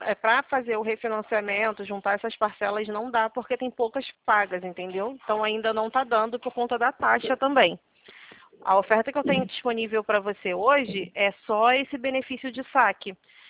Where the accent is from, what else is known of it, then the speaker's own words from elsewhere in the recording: Rio de Janeiro, Brazil; Sim, eu sou daqui de Campo Grande. Na verdade, eu moro em Bangu, né? Mas trabalho aqui em Campo Grande.